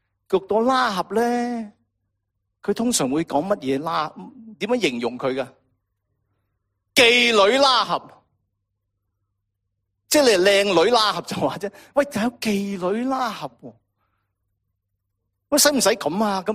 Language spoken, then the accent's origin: Cantonese; Guangdong, China; 即系我哋广东人会点讲？